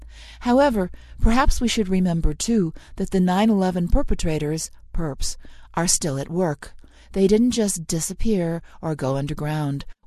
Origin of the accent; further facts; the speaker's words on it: Skipton, Yorkshire and the Humber, United Kingdom; born there; I am now 42, and I was born in Skipton, North Yorkshire, UK. In, essentially, a working-class family, and I am the youngest of 9 children.